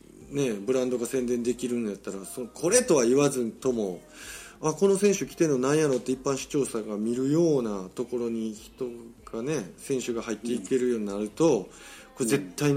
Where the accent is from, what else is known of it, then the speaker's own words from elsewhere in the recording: Kobe, Hyogo, Japan; 僕は地元神戸の地元西宮ストークスに入れときましたけどね。